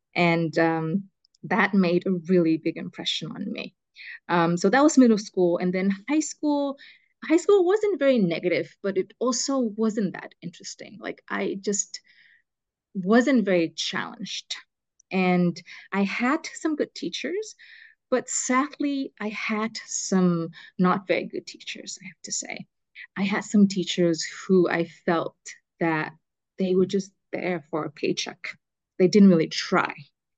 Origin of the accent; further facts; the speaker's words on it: California, United States; also born or lived in Vietnam; now in Hanoi, Vietnam; I'm Vietnamese, and I was born in Vietnam, in the south of Vietnam. And after I finished primary school, my family moved to California. And I attended middle school, high school, and university in California.